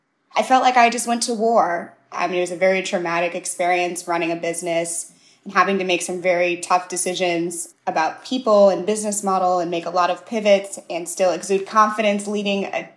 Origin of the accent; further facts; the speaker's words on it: St. Louis, Missouri, United States; My experience growing up in St. Louis isn't the same experience as someone who grew up as a first generation, second generation Nigerian American.